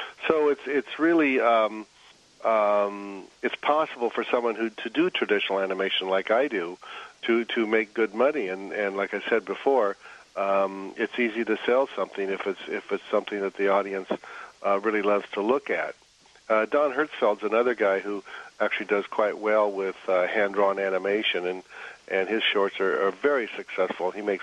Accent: Oregon, United States; now in New York, United States; I'm from Oregon originally. I live in New York now, actually.

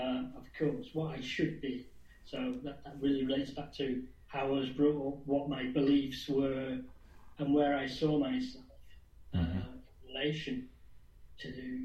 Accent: United Kingdom; But being British, I couldn't express that.

